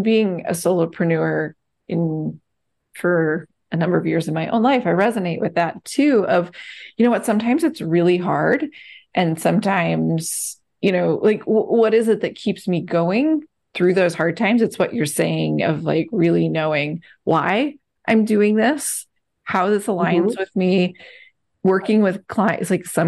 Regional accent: Pennsylvania, United States; I mean, I own a house in Tennessee, but it's like I grew up in Pennsylvania

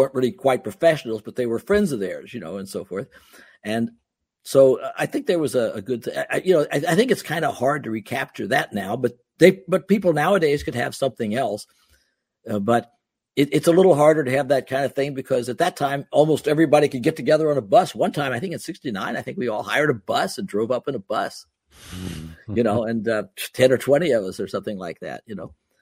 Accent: Missouri, United States; now in New York, United States; You know, I mean, I came from Missouri, but I moved to New York.

